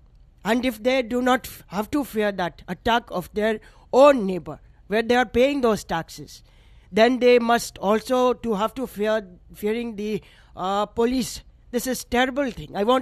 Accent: Pakistan; now in United States; I do tell people that as Pakistani-American, as a person who is coming here to only to work and raise our family without fear of war, political persecution

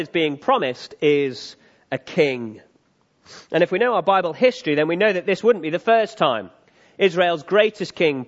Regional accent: North West England, United Kingdom; I'm also from Cheshire, so I've been to Sandbach.

